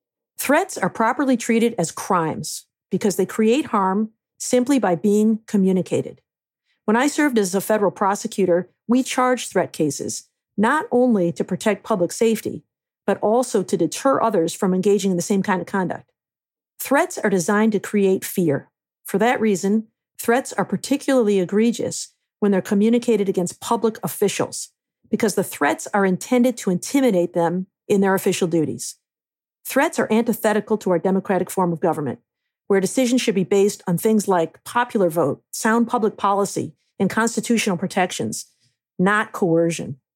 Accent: Michigan, United States; Last week brought news in my home state of Michigan of threats against three elected officials.

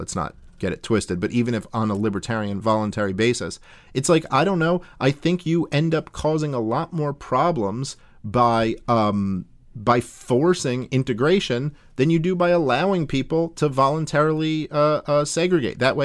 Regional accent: Brooklyn, New York, United States; I know this from growing up in New York City and living there my whole life. I grew up in Brooklyn.

